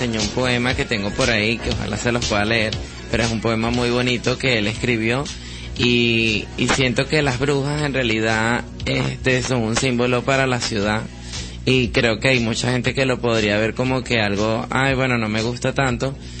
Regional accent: Maracay, Aragua, Venezuela; born there; No, yo nací en Maracay.

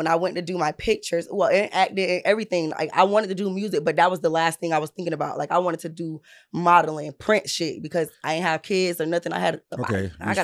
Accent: St. Petersburg, Florida, United States; But I'm from St. Pete, born and raised.

